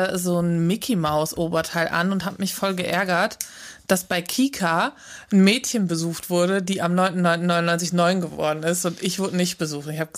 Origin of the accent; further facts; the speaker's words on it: North Rhine-Westphalia, Germany; Aber ich bin am Niederrhein aufgewachsen. Und die haben ja auch so ein melodisches Gesabbel, sag ich mal. Das habe ich auch noch drauf.